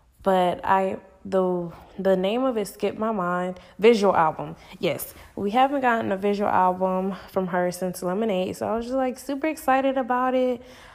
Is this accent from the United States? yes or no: no; Nigeria; If you don't know, I am Nigerian.